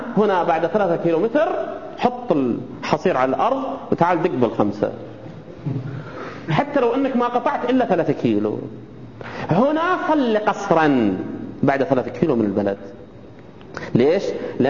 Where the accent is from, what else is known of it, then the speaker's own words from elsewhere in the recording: Saudi Arabia; أما في بلدان أخرى مثلا عندنا في السعودية كل المطارات خارج المدن